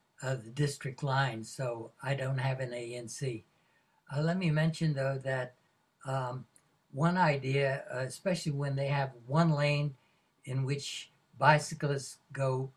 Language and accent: English; United States; As a Washington-born Asian-American, I grew up in Washington, as you did.